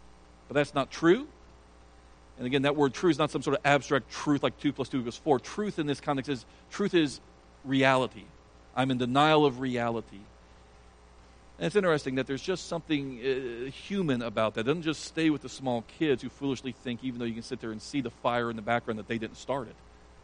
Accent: Ireland; We're just tired. We're Irish. I don't know. We make excuses.

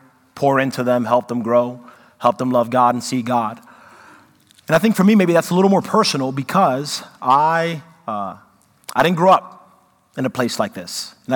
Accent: New York, United States; I grew up in New York, and that's true. Maybe that's just the atmosphere there.

